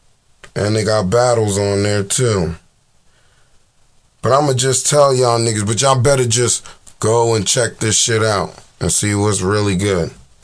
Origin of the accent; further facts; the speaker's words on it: Newark, New Jersey, United States; I'm from Newark. I was born in Newark.